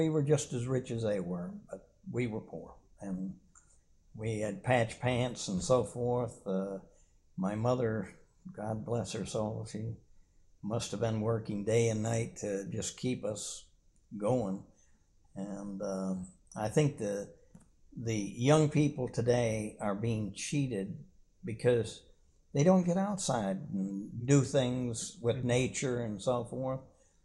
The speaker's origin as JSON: {"language": "English", "town": "Jackson", "region": "Michigan", "country": "United States", "tie": "born there", "said": "I was born in Jackson, Michigan, January 13th, 1926."}